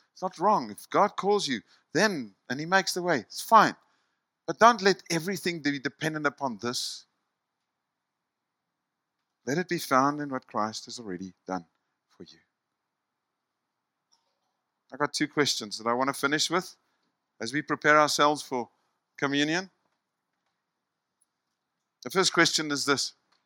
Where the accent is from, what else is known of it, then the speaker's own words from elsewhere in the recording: South Africa; Are people more aware of me being a South African than a believer?